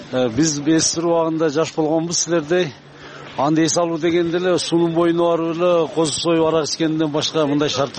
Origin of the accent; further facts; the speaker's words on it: Alay, Osh Region, Kyrgyzstan; биз өзү Алайдан келдик.